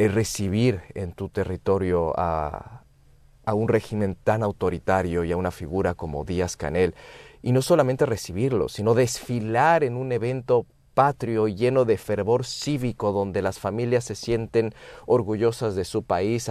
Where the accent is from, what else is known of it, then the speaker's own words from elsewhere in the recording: Cochabamba, Bolivia; atrincherado en una zona roja de Cochabamba, que es el departamento de donde soy.